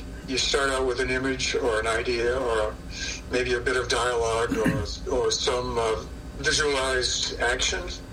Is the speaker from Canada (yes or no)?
no; Freeport, Maine, United States; a lot of that is similar to my childhood growing up in Freeport, Maine.